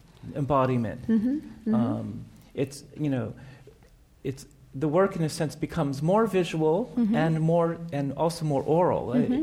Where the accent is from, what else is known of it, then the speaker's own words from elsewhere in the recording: Massachusetts, United States; I'm from Massachusetts.